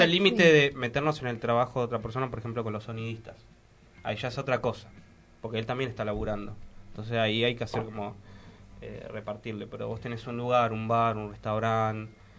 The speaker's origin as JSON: {"language": "Spanish", "town": "Moreno", "region": "Buenos Aires Province", "country": "Argentina", "said": "Nosotros somos todos de Moreno."}